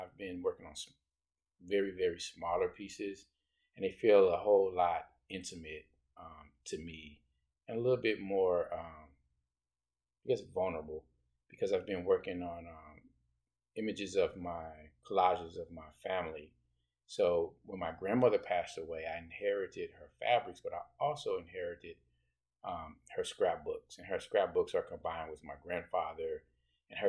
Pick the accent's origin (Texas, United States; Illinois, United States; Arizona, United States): Texas, United States; Dallas; I originally grew up in Texas, in Dallas, Texas. Grew up in Dallas, Texas.